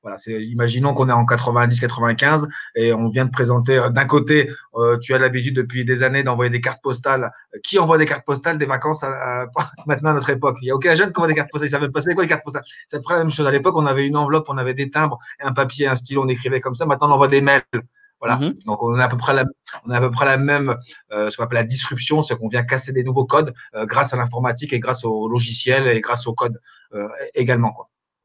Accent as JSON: {"language": "French", "town": "Fontainebleau", "region": "Île-de-France", "country": "France", "tie": "born or raised there", "moved": "as an adult", "said": "moi j'ai grandi à Paris, à Fontainebleau, en région parisienne, Seine-et-Marne, jusqu'à 20 ans."}